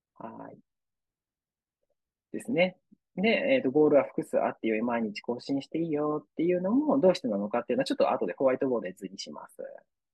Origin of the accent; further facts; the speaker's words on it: Kanagawa, Japan; 僕神奈川県民なんで